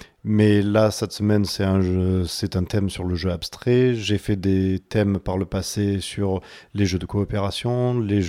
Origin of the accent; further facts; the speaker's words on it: Occitanie, France; de mes souvenirs de quand j'étais enfant dans le Lot, puisque je suis originaire du Lot d'il y a très longtemps